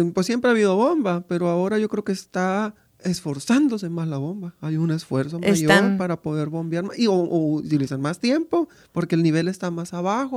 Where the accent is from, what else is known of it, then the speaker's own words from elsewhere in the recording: Las Parritas, Sinaloa, Mexico; precisamente mi pueblo allá en Guasave.